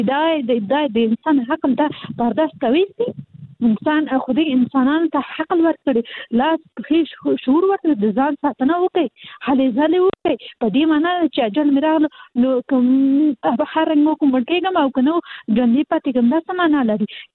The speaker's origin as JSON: {"language": "Pashto", "region": "Kabul", "country": "Afghanistan", "said": "هغه مېرمنې چې زه حاصلي د کابل یم"}